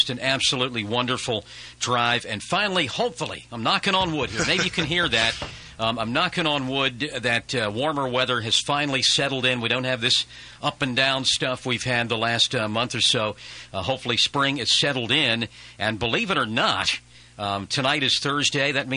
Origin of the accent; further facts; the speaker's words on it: West Virginia, United States; now in Virginia, United States; It also has to do with my home state, West Virginia, and my adopted state, which is Virginia.